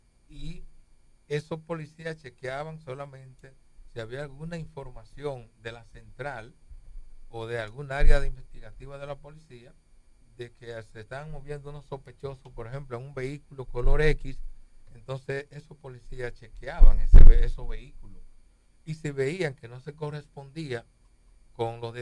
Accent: Dominican Republic; yo quisiera que la reforma funcione, porque yo soy dominicano, claro.

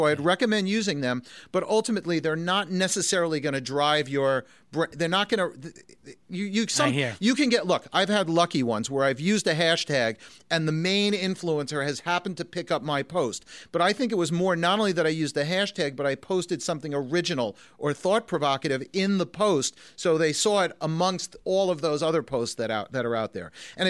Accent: New Jersey, United States; No, I'm from New Jersey. I never get put on the spot.

